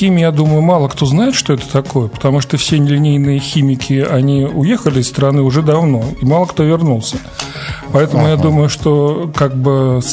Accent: Moscow, Russia; Родился я в Москве.

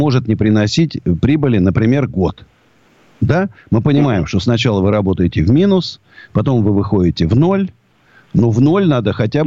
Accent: Moscow, Russia; я русский до мозга. Я даже не русский, я даже москвич. Я знаю, москвичей не очень любят, но я так люблю Москву, что я могу жить только вот в своем этом домике, в своем старинном особняке.

